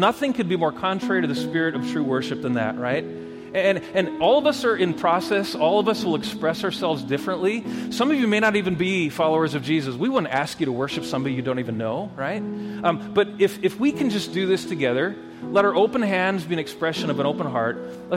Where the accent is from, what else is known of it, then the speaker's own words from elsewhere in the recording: Wisconsin, United States; I think it also has something to do with the state that I came from. I grew up in Wisconsin.